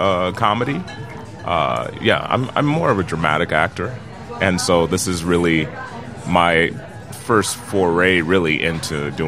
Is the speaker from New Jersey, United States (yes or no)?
no; Milwaukee, Wisconsin, United States; now in Chicago, United States; I'm from Milwaukee, Wisconsin, and I went to the professional theater training program there at the University of Wisconsin, Milwaukee.